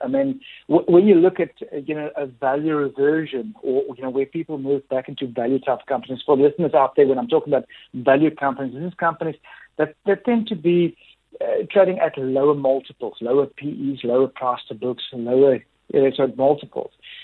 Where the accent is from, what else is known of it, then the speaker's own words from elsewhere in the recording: South Africa; So when a company like Robex does well, I feel very, very good as South African, because it means that we are investing in infrastructure in South Africa